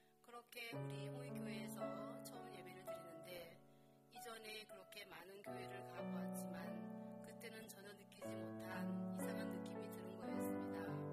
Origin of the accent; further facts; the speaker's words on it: Yecheon, North Gyeongsang, South Korea; 저는 경북 예천 시골에서 태어나 자랐습니다. 40포 남짓대는 작은 마을인데도 교회가 있어 유년 시절부터 교회를 다니게 되었습니다. 청소년기를 작은 시골에서 지내왔고